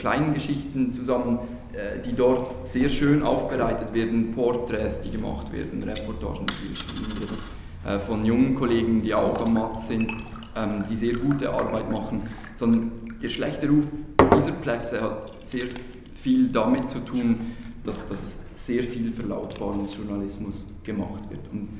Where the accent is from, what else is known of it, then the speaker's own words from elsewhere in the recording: Valais, Switzerland; Also wenn ich jetzt aus der Region, wo ich aufgewachsen bin